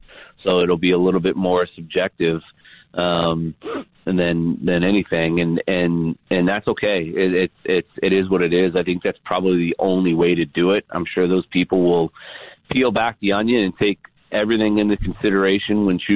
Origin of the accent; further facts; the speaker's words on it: Indiana, United States; And, and then obviously I grew up in Indiana. I'm a huge Bobby Knight fan.